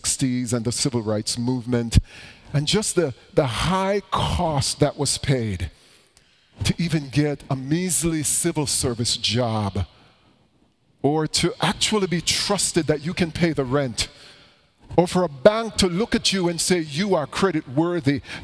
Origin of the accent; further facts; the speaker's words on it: Jamaica; born there; I was born in Jamaica.